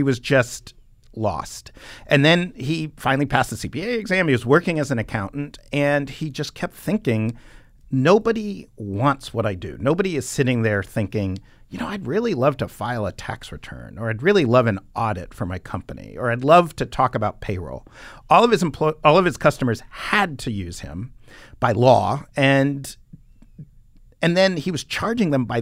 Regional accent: New York City, New York, United States; And growing up in West Beth and Greenwich Village, there's a ton of people like that.

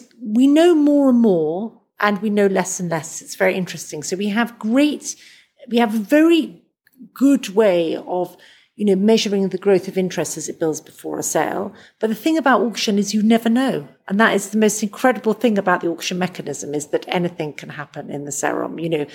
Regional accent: London, United Kingdom; I'm from London.

